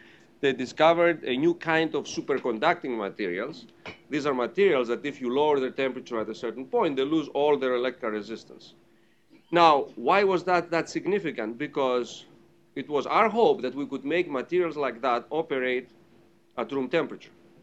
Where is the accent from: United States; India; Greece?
Greece; accent: British; I grew up in Greece, so don't get confused by my British accent.